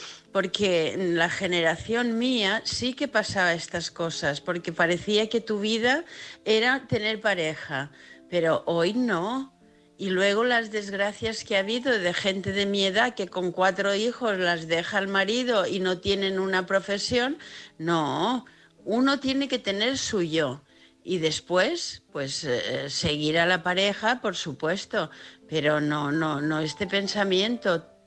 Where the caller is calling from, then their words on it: Palma de Mallorca, Balearic Islands, Spain; de Palma de Mallorca. Un saludo a todos.